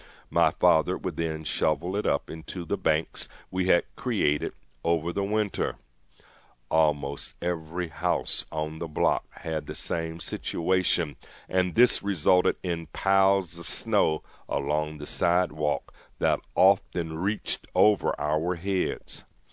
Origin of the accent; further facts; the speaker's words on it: Buffalo, New York, United States; Granted, I grew up in Buffalo, New York, known for its snowfall.